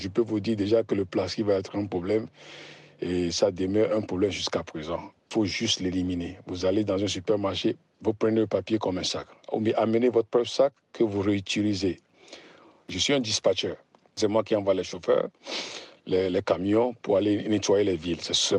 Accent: Lomé, Maritime, Togo; quand j'étais petit à Lomé, ma maman me donnait un sac.

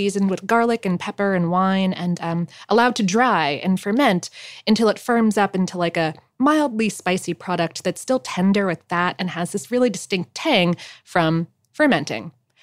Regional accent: Coral Springs, Florida, United States; I grew up in Fort Lauderdale or a suburb of Fort Lauderdale called Coral Springs.

